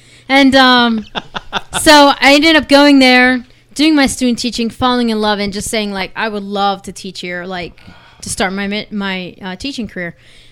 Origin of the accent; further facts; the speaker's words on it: Pennsylvania, United States; I grew up in Pennsylvania, and I went to Geneva College, and it was there where I studied elementary and special ed